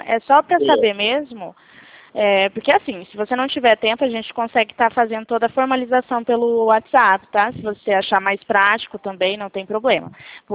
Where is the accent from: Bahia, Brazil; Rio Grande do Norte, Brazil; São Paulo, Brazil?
São Paulo, Brazil; Presidente Prudente; Ó, eu fico no estado de São Paulo, tá? Na cidade de Presidente Prudente.